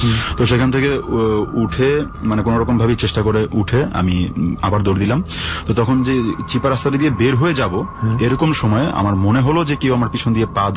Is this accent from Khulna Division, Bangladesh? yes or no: no; Narayanganj, Dhaka Division, Bangladesh; now in United Arab Emirates; নারায়ণগঞ্জে আমাদের গ্রামের বাড়িতে।